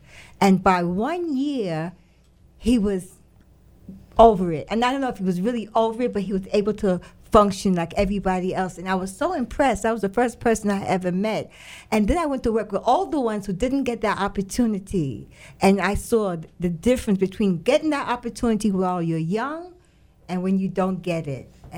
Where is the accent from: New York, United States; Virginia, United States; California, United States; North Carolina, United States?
New York, United States; I'm from New York. That's my hometown.